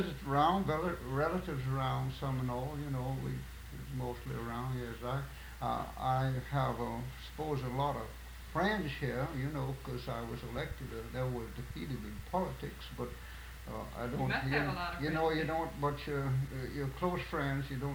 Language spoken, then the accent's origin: English; Deering, Georgia, United States; born there; I was born in Deering.